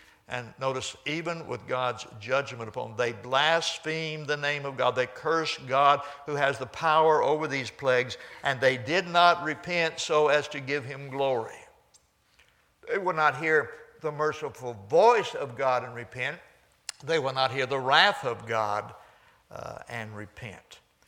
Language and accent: English; Houston, Texas, United States; I grew up in Houston when I was a kid growing up there.